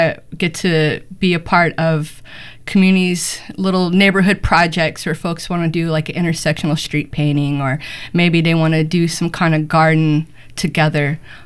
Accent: Portland, Oregon, United States; I grew up in Northeast Portland since 78. My family came to Portland.

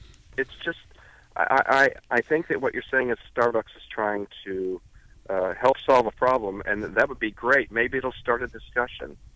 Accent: the South, United States; I mean, I was raised in the South

